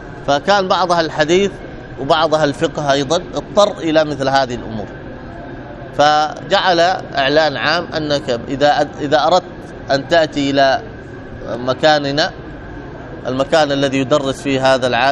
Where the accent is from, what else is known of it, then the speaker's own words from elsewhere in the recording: Hadramaut, Yemen; أنا في بعض المجتمعات كان عندنا في حضرموت الداخل، كان الناس هناك في تريم في سيون ما يأكلون خارج البيت